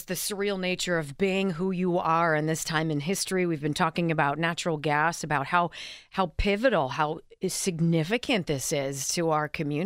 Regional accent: California, United States; I grew up in Southern California.

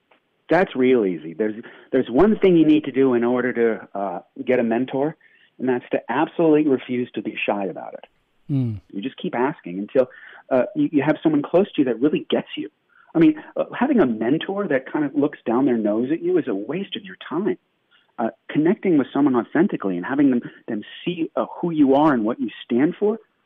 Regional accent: New York, United States; moved away as an adult; now in Los Angeles, United States; I grew up in New York, which, you know, if you can make it there, you can make it anywhere. But I couldn't make it there, so I came to L.A. No, I left New York because I really love movies.

